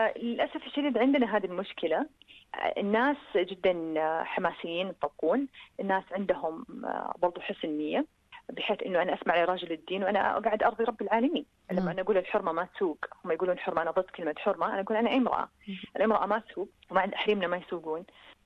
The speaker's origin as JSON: {"language": "Arabic", "country": "Saudi Arabia", "said": "عندنا في السعودية محرمات"}